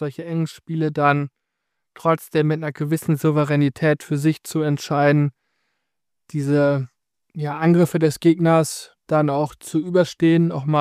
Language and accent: German; North Rhine-Westphalia, Germany; born there; Als gebürtiger Westmünsterländer